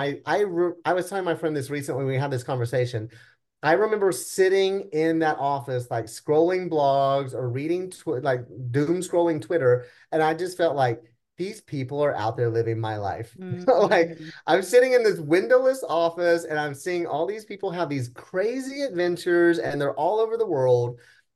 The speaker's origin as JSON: {"language": "English", "region": "Oklahoma", "country": "United States", "said": "I'm from Oklahoma. I'm actually from a small town in Oklahoma, but I've been living in Oklahoma City for most of my life. We moved to Oklahoma City. I was probably 12 or 13."}